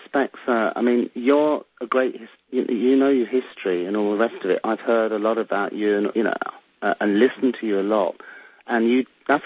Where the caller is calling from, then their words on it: South West England, United Kingdom; I'm calling from Devon in England